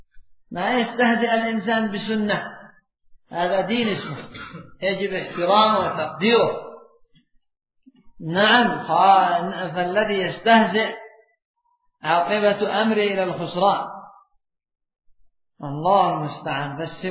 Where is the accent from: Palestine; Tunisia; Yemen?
Yemen; والقات عندنا في اليمن أيضا يذهب اللثة